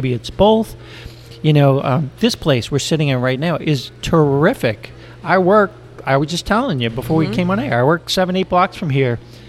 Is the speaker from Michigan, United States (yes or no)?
no; Gentilly, Louisiana, United States; I grew up in Gentilly, very racially diverse area. I grew up, I'd say middle class kid, white kid, went to a school that was extremely diverse.